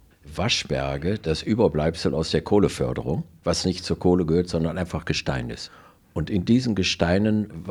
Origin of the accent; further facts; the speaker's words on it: Wesel, North Rhine-Westphalia, Germany; born there; ich bin hier in Wesel geboren, 1935. Mein Vater ist 1904 geboren in Neuwied, Holländer. Wir waren ja alle Holländer.